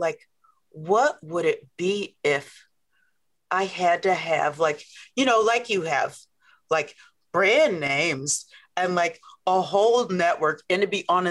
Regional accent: Omaha, Nebraska, United States; But also I'm from Omaha, Nebraska.

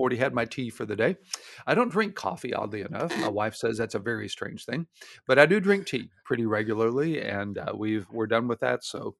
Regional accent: Houston, Texas, United States; I grew up in Houston, Texas.

